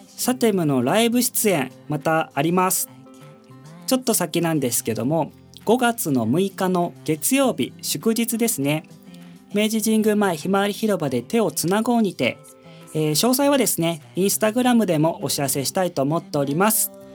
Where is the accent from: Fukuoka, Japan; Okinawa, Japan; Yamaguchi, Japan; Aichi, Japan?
Yamaguchi, Japan; 僕の生まれ故郷の近くでもある宇部常盤公園についてお話ししました